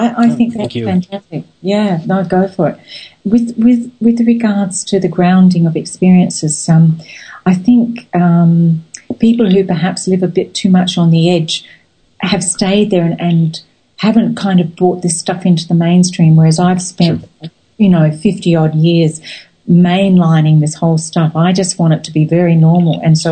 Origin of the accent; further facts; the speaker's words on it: Australia; although I was born here in Australia and I've lived a lot of my life here, I actually feel my spiritual home is in England.